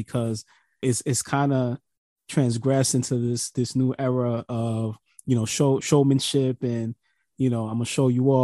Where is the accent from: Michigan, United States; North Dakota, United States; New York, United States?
New York, United States; New York City; it's kind of depressing as a New Yorker, because we grew up on